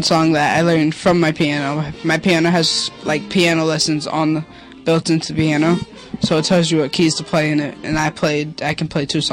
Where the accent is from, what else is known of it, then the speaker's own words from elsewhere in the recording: Albany, New York, United States; now in Catskill, United States; Yeah, no, I'm from Albany, but we just moved down here.